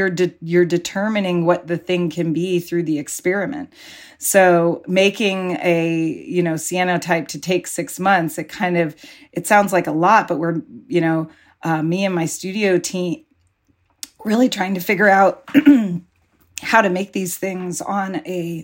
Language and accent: English; Pacifica, California, United States; when I was growing up in Pacifica